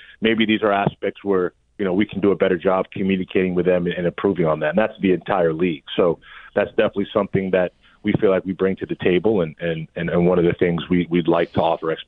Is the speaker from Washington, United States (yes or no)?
no; Florida, United States; You know, I grew up in South Florida, so, you know, I went through what people go through supporting the Dolphins for time.